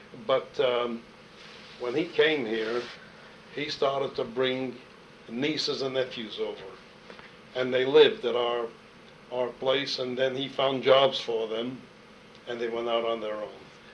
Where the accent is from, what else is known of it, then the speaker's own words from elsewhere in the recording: Brooklyn, New York, United States; now in Pittsburgh, United States; I come from Brooklyn originally. To go to Pittsburgh, to Pitt.